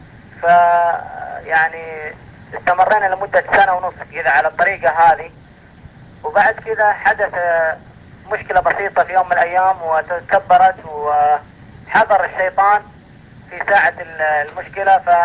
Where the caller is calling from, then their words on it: Dhahran, Eastern Province, Saudi Arabia; أتكلم من المنطقة الشرقية بالمملكة العربية السعودية